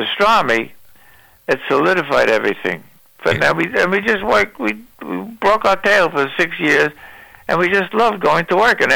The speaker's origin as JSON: {"language": "English", "town": "Brooklyn", "region": "New York", "country": "United States", "tie": "born or raised there", "said": "I'm 96 now. We grew up in Brooklyn. We fraternized with all the other kids on the block."}